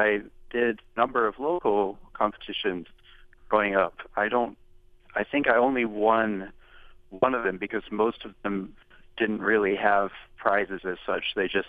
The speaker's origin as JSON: {"language": "English", "town": "Durham", "region": "North Carolina", "country": "United States", "tie": "born or raised there", "said": "That's right. I grew up in Durham."}